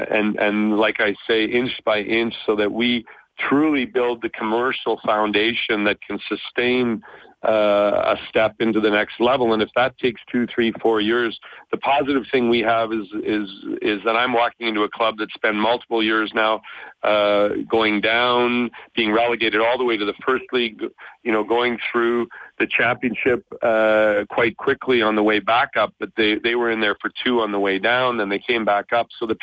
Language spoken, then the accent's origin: English; the Prairies, Canada; When we grew up in Canada, in the prairies, in the cold at minus 40, we are practical people at our soul.